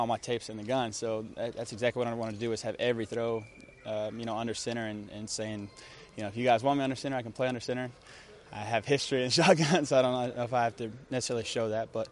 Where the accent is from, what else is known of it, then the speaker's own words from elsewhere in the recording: Texas, United States; Growing up in the Metroplex, all my friends are Cowboys fans